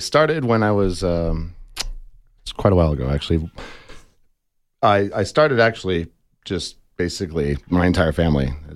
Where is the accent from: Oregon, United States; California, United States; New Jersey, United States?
Oregon, United States; Portland; now in Tucson, United States; Originally, I'm from Portland, Oregon